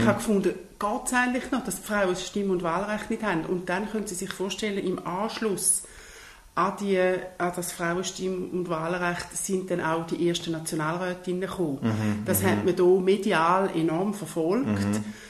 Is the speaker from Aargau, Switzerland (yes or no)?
no; Schaffhausen, Switzerland; Ich bin absolut im Land aufgewachsen, im Schaffhausischen Kleckern.